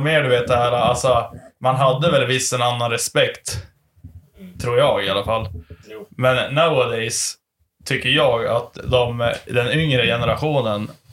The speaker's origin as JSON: {"language": "Swedish", "town": "Bjurholm", "region": "Västerbotten County", "country": "Sweden", "said": "det tänkte jag på sist nu när jag var hemma i Bjurholm"}